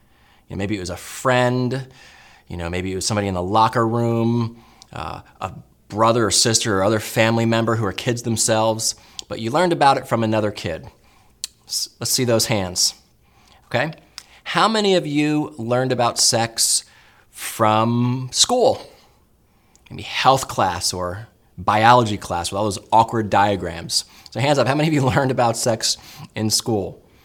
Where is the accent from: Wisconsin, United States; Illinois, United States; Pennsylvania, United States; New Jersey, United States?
New Jersey, United States; I still remember growing up in New Jersey, and I was playing with my sisters